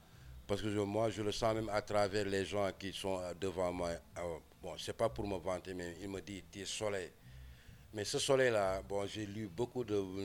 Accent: Senegal; je suis un rastabaïfal. Parce que nous, bon, je suis sénégalais

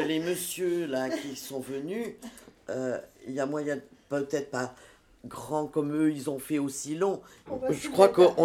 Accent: France; Pourtant, je suis française.

